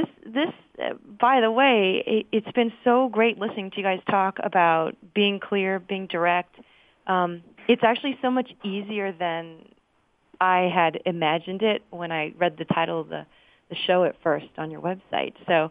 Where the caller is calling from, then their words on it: New Jersey, United States; I'm calling from New Jersey.